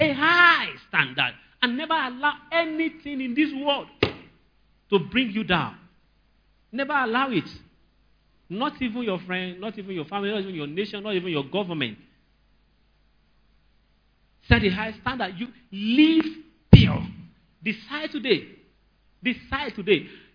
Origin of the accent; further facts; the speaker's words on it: Nigeria; I'm very patriotic. I'm a patriotic Nigerian, but I'm not a Nigerian.